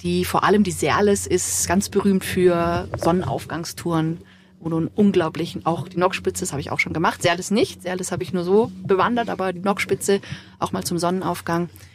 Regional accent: Innsbruck, Tyrol, Austria; ich darf mal in Innsbruck, in meiner Heimatstadt, landen und über die Berge drüber fliegen

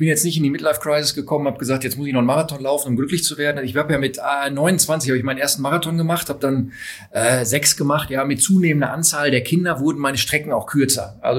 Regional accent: Dortmund, North Rhine-Westphalia, Germany; nicht gebürtig, ich komme aus Dortmund

